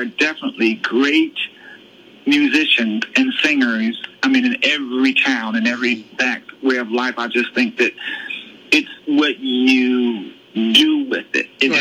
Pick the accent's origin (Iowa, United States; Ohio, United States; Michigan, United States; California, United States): Ohio, United States; Cleveland; also born or lived in Louisville, United States; I was born in Louisville, but then I was raised in Cleveland, Ohio. I mean, I left Louisville at a very young age.